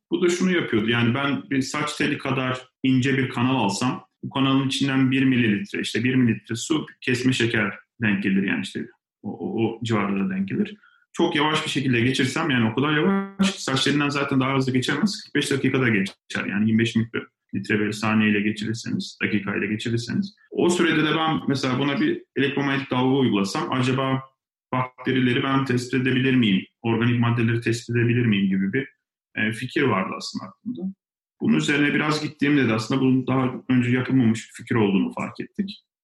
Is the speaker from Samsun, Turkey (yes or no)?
yes; Samsun, Turkey; sıradan bir şehirde doğdum, büyüdüm. İşte Samsun'da doğdum. O çevrede büyüdüm, okudum.